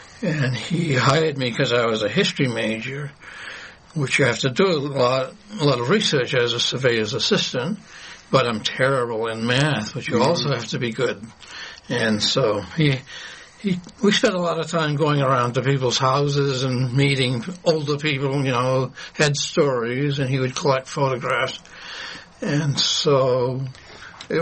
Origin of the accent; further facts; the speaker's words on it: Rockland, Maine, United States; I was born in Knox Hospital, grew up here, and have been back for 10 years. I love Rockland.